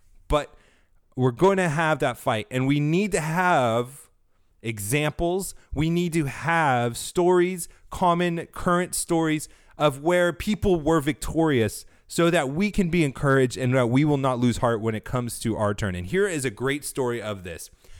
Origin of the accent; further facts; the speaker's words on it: California, United States; I come from California. That is against our cultural identity as Californians to ever taste MSG.